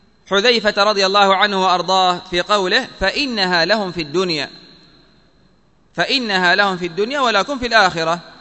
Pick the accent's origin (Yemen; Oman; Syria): Yemen; يعني مثلا عندنا في اليمن الجنبية، الخنجر